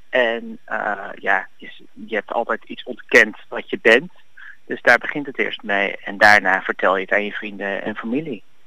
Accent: Amsterdam, North Holland, Netherlands; Gelukkig ben ik opgegroeid in Amsterdam, in een stad waar vrijheid een groot goed is.

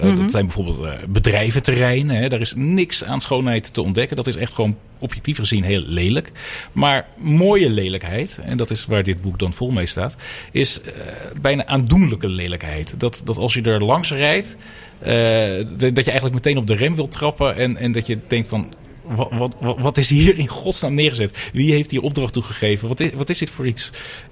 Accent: Bergen, North Holland, Netherlands; born there; Want als ik ben geboren in Bergen, Noord-Holland. Best een mooie plek, weinig lelijkheid te vinden.

